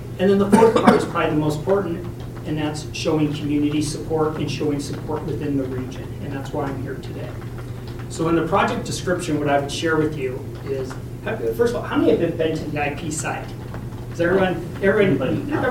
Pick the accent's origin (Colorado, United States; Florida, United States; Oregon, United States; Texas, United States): Oregon, United States; I come from Eastern Oregon. I do economic development privately.